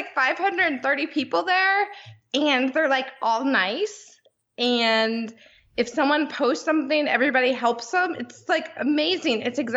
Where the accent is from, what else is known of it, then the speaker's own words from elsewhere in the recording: Gainesville, Florida, United States; now in North Carolina, United States; Oh, I'm sorry. Gainesville, Florida. Go Florida. Gators.